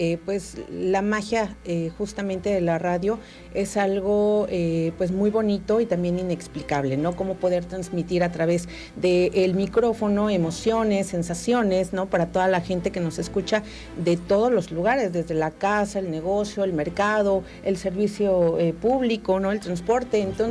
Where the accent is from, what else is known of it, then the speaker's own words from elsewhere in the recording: Morelos, Mexico; Como morelenses, como mexicanos